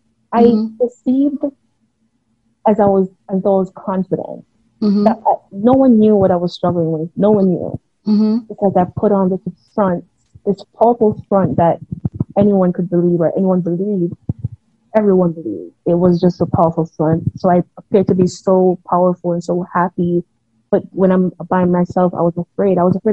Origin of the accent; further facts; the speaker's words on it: Jamaica; also born or lived in New York City, United States; I was born in Jamaica, I was partially raised there, and I lived part of my life in NYC, the Bronx to be exact.